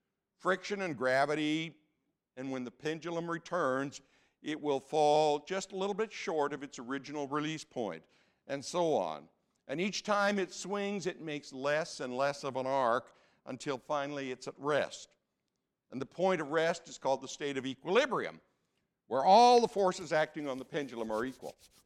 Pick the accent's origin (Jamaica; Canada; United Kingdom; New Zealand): Canada; now in United States; I have trouble with that because I'm Canadian, so yesterday was the 1st of July, which is Canada Day, so it gets me all confused.